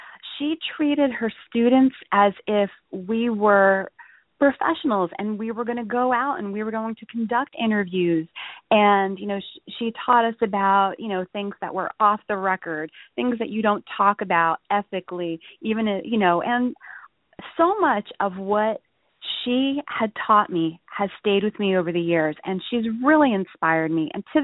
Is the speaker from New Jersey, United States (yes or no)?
yes; Toms River, New Jersey, United States; Well, I grew up in Toms River mostly. So, you know, that does make me, I guess, a pretty authentic Jersey girl.